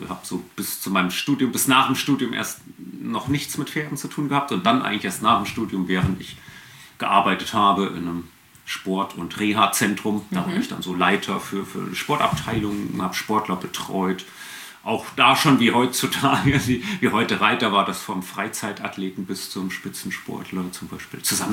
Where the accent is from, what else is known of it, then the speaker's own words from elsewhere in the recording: Fulda, Hesse, Germany; Ursprünglich geboren in Fulda, genau. Oh. Hab aber eigentlich immer irgendwo in Hessen war ich immer irgendwie unterwegs.